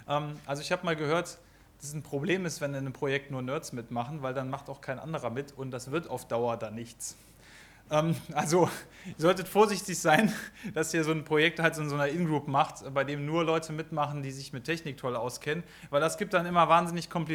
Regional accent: Düsseldorf, North Rhine-Westphalia, Germany; Ja, ich bin aus Düsseldorf

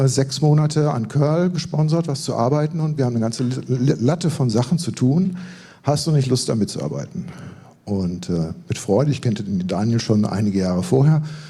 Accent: Münster, North Rhine-Westphalia, Germany; Ich komme aus Münster, 2 Stunden von hier, wahrscheinlich einer der Älteren hier im Raum.

